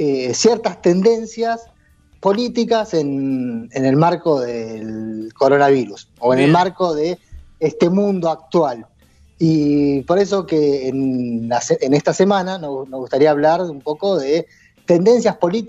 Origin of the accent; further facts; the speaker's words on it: Argentina; Nosotros como argentinos y argentinas podemos decir